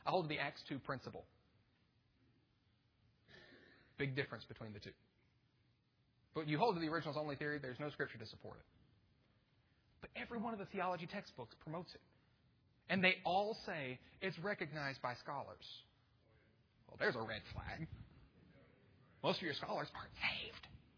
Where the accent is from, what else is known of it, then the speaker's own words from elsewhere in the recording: Virginia, United States; I'm from Virginia